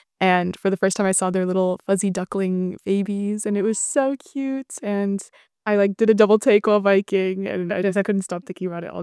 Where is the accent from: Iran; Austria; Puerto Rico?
Austria; moved away as an adult; also born or lived in India / United States; I'm from India, the US, and I grew up in Austria before coming here for my bachelor.